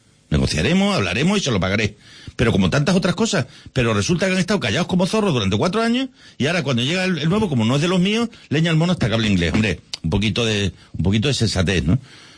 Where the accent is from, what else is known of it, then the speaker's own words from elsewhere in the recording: Badajoz, Extremadura, Spain; also born or lived in Olivenza; si yo soy de Badajoz? Yo soy nacido en Olivenza y residente en Maduro durante muchísimos años. Allí tengo mi puesto de trabajo.